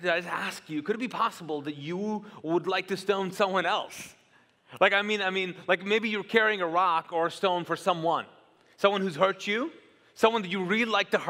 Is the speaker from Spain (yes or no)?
no; Kuwait; now in United States; back where I grew up in Kuwait in the Middle East, it starts with someone pelting rocks and stones at you.